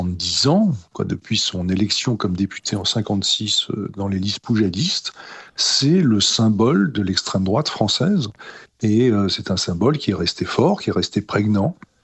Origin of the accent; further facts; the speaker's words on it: France; en tant que Français juif, patriote